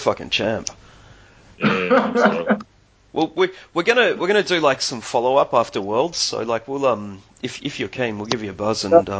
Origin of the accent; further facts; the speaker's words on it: Australia; I feel like I'm not embracing my my culture as an Australian properly.